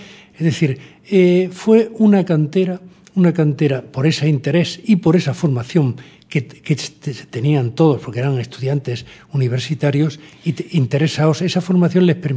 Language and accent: Spanish; La Rambla, Andalusia, Spain; moved away as an adult; now in Madrid, Spain; unos escenarios naturales en la Rambla, en mi pueblo, en Córdoba